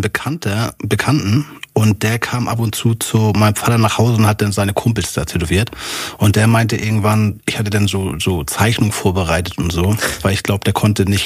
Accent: Kiel, Schleswig-Holstein, Germany; Ich komme aus Kiel

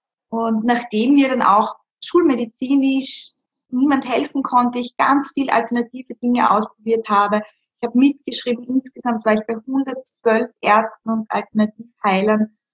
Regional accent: Styria, Austria; moved away as an adult; now in Vienna, Austria; ich wohne in Wien seit ungefähr 10 Jahren, ich komme ursprünglich aus der Steiermark und ich bin damals für einen Job nach Wien gegangen

